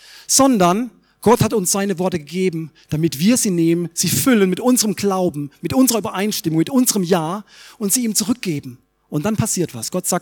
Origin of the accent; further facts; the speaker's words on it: Freiburg, Baden-Württemberg, Germany; moved away as an adult; Ich komme ja aus Freiburg, aber ich bin seit 22 Jahren in Hessen